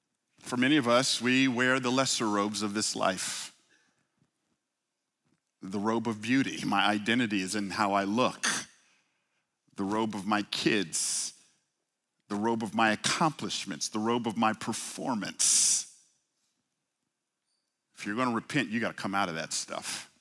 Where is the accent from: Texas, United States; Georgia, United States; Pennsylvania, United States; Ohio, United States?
Georgia, United States; College Park; I grew up in Atlanta. Oh, let me stop lying. I grew up in College Park.